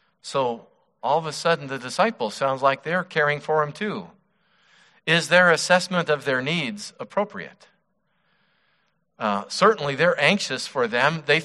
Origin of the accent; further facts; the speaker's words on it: Wyoming, United States; Now, when I was growing up in Wyoming, you know, it was, don't you have the guts?